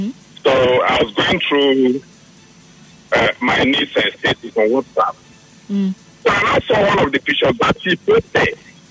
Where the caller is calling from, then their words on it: South Africa; I'm calling from South Africa.